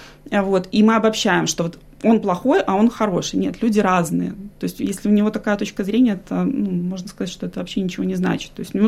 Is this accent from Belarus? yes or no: yes; Minsk, Belarus; now in Australia; Я с семьей переехала из Беларуси, из Минска мы приехали в 2017 году.